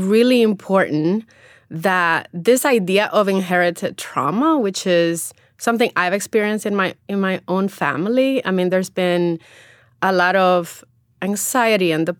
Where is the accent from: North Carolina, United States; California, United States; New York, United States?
New York, United States; New York City; Neruda on the Park is very much rooted in my experiences as an immigrant growing up in New York City. It's also a celebration of my community, my Dominican community, both here and back in the Dominican Republic.